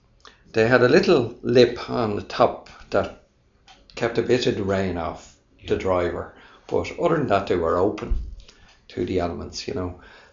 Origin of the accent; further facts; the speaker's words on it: Dublin, Leinster, Ireland; I grew up in Cabra, on the other side of the city, north side.